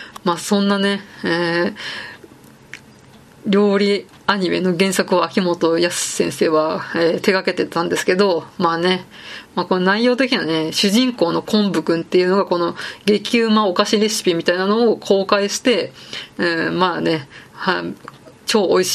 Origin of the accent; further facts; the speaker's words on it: Saitama, Japan; まあ田舎、埼玉の田舎出身なんで